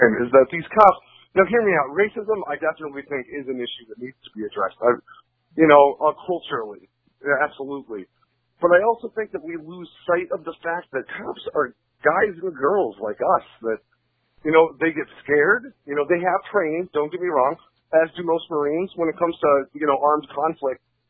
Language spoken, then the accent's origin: English; Massachusetts, United States; accent: Boston; I'm clearly from the Boston area. I'm a little too Irish for some of the people around here.